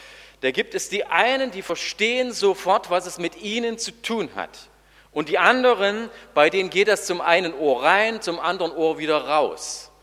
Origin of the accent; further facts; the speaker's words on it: Oelsnitz, Saxony, Germany; Ich bin in Oelsnitz im Erzgebirge aufgewachsen